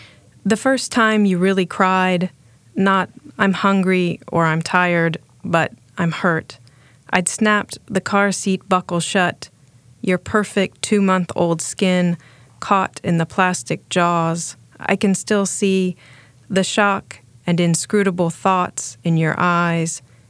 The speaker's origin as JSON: {"language": "English", "region": "Arkansas", "country": "United States", "tie": "born or raised there", "said": "I was born and raised in Arkansas."}